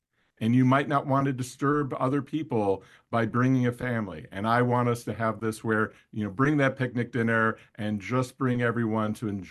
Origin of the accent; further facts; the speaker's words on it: Cleveland, Ohio, United States; Yeah, so my origin story, I grew up in Cleveland, Ohio, and my very first memory of any theater was Shakespeare.